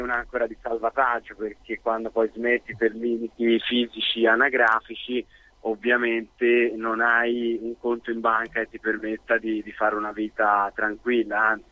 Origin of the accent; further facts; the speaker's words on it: Florence, Tuscany, Italy; also born or lived in Bagno a Ripoli; now in Rome, Italy; Sì, sì, io sono fiorentino doc. Vabbè. Sono solo nato a Bagnaripoli, ma sono poi sempre a Firenze.